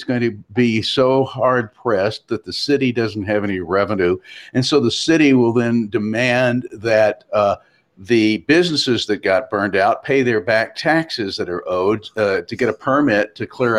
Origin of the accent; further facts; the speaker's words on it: California, United States; Whereas I'm a refugee from Southern California.